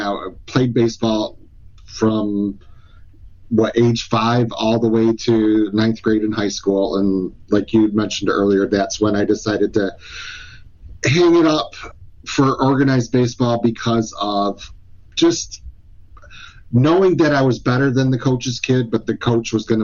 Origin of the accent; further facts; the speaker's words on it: Hazel Park, Michigan, United States; also born or lived in Warren; So I was born in Warren, Michigan, and raised in Hazel Park, Michigan, and a smaller family.